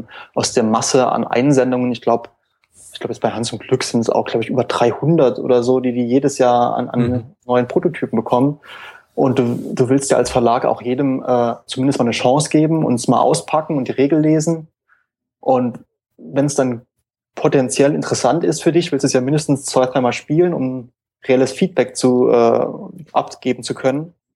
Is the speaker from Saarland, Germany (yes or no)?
yes; Saarland, Germany; wer die Stimme nicht kennt. Ich komme aus dem Saarland und arbeite zwar in Mainz